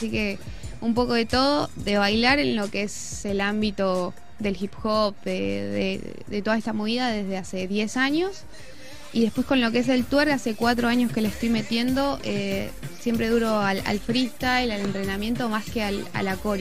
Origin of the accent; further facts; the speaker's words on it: Neuquén, Argentina; soy de Neuquén, del sur.